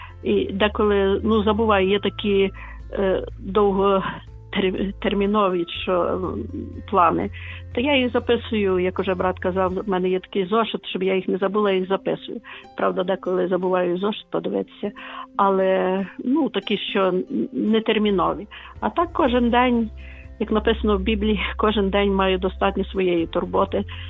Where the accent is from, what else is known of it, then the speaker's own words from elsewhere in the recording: Lviv, Lviv Oblast, Ukraine; Вітаю, я зі Львова